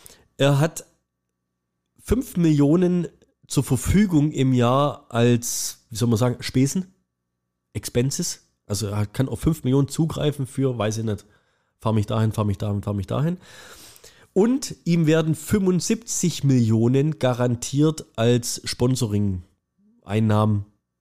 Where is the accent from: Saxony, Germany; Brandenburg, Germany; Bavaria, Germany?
Saxony, Germany; Dresden; ich komme aus Dresden.